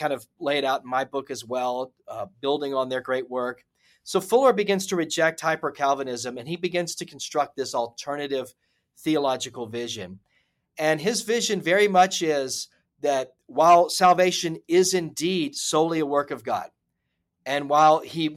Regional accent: the South, United States; moved away; And so I'm from the South. But when I left the South and went to Europe, I saw different expressions of Christianity that were still Christianity

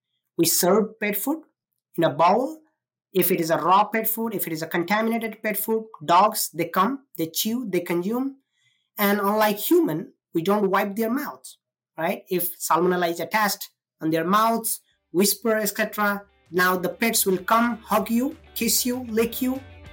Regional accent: Nepal; So I was born and raised in Nepal. It is a small country between India and China.

